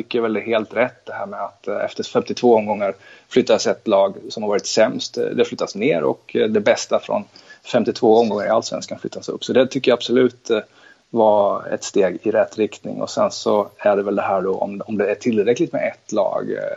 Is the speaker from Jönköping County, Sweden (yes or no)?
yes; Jönköping, Jönköping County, Sweden; Hisingstadsskolan i Jönköping där jag växte upp med en konstfrusen fotbollsplan på vintrarna.